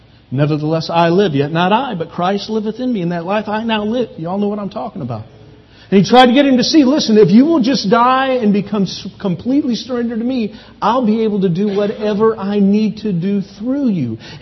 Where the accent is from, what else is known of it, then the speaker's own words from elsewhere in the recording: Goshen, United States; You know, I was … from Goshen, grew up here, didn't go to Bible school, nothing like that.